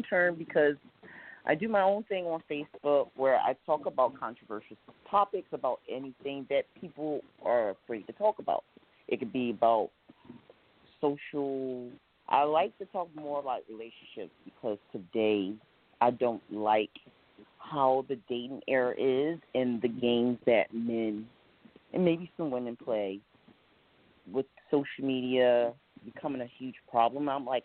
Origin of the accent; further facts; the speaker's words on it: New Jersey, United States; now in Arizona, United States; I'm currently in Arizona, but I'm from New Jersey.